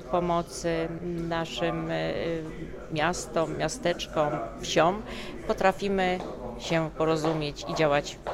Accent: Łódź, Łódź Voivodeship, Poland; born there; jestem mieszkanką Łodzi, tu się urodziłam i mogę w tej chwili wypowiedzieć jako łodzianka

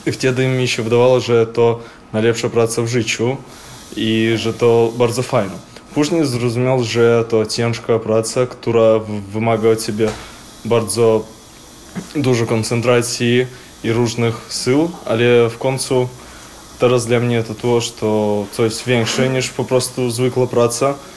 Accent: Minsk, Belarus; Polish is a second language; now in Poland; Ja jestem z Mińsku, z Białorusi.

